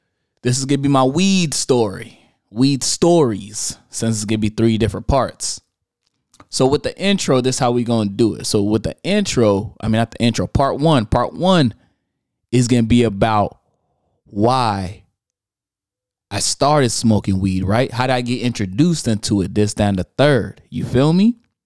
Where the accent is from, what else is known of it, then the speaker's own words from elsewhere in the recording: United States; And yes, I watch it in dub. I'm American.